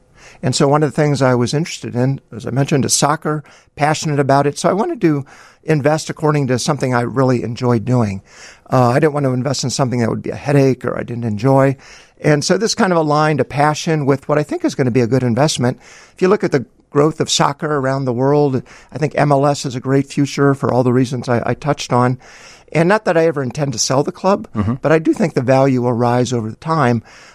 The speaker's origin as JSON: {"language": "English", "region": "Indiana", "country": "United States", "tie": "born or raised there", "said": "I grew up in Northwest Indiana, where it was football, basketball, baseball were the options."}